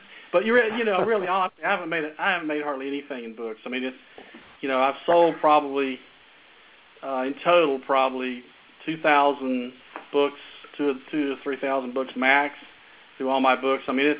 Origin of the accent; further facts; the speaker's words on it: the South, United States; they should know I'm from the South, so I'm going to put my middle name in there.